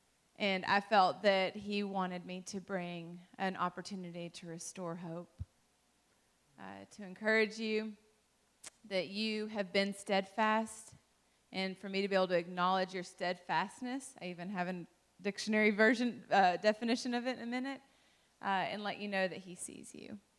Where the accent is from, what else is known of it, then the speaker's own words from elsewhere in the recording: Dalton, Georgia, United States; I was raised in Dalton, Georgia.